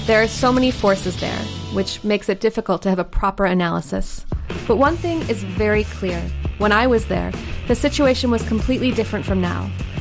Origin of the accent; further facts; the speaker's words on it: Iraq; English is a second language; now in London, United Kingdom; originally Kurdish from Iraq. I am part of Kurdistan Anarchist Forum and part of different anarchist groups in London, among others, Rebel City.